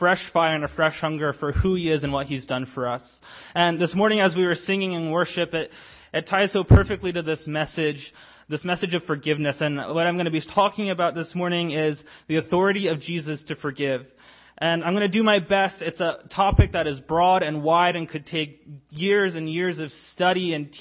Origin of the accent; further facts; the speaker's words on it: Lancaster, United States; I'm originally from Lancaster, grew up in church. My grandfather was the pastor